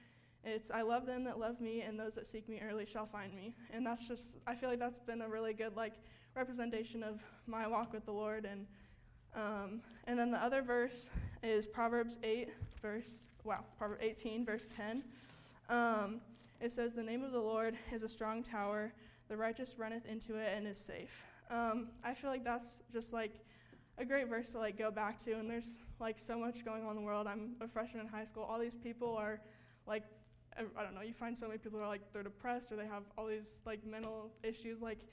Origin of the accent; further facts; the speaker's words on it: Lincoln, Nebraska, United States; as you know. I'm from Lincoln, Nebraska.